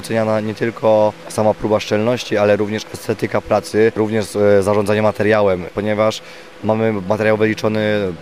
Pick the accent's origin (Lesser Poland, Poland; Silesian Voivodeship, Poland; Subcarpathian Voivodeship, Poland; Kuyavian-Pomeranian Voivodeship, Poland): Subcarpathian Voivodeship, Poland; Rzeszów; jestem z Rzeszowa i jestem ekspertem konkurencji instalacji sanitarnej i grzewcze.